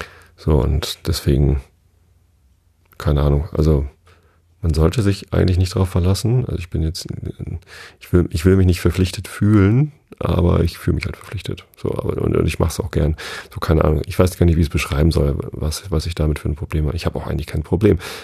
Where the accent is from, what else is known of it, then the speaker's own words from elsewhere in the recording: Tostedt, Lower Saxony, Germany; Einmal an Wisted vorbei sozusagen, da wo ich aufgewachsen bin. Ich bin ja hier in der Samtgemeinde Tosted aufgewachsen